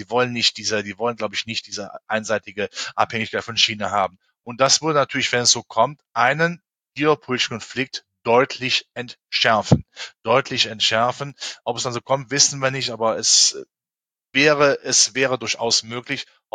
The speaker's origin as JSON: {"language": "German", "country": "Germany", "said": "Auch in meinem Heimatland, in Deutschland"}